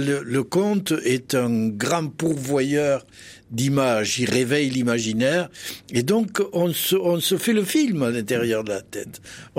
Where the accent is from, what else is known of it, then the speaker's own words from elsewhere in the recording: Carcassonne, Occitanie, France; c'était une période magnifique pour moi parce que je venais de Carcassonne, je découvrais...